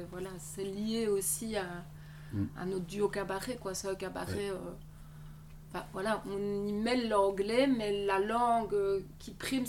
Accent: Marche-en-Famenne, Luxembourg, Belgium; now in Spa, Belgium; moi, je proviens de Marche, mais j'ai déménagé du côté de Spa.

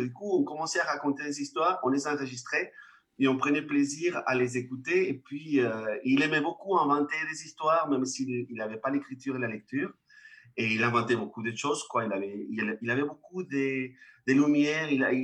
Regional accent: Venezuela; j'étais tout petit chez nous au Venezuela, donc je suis vénézuélien, je suis né au Venezuela et j'ai grandi avec mon grand-père en fait.

